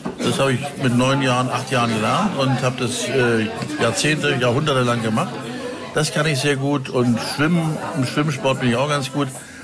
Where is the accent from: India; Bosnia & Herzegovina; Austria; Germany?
Germany; Stuttgart, Baden-Württemberg; Du, ganz einfach, weil ich in Stuttgart aufgewachsen bin. Ich bin kein Stuttgarter. Meine Familie hat als Norddeutscher versucht, den Schwaben Hochdeutsch beizubringen. Das hat auch nicht funktioniert. Aber ich bin da zur Schule gegangen und habe da ein bisschen auch an der Universität rumgemacht.